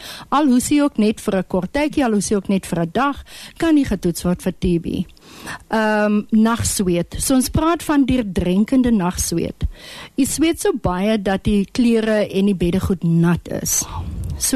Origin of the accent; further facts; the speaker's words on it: Northern Cape, South Africa; Ek is gebore in Namakwaland. Ek het die groot geword, skool gegaan, bietjie weggegaan en ek is van 2020 alweer terug in Namakwaland, so dit is goed om by die huis te wees.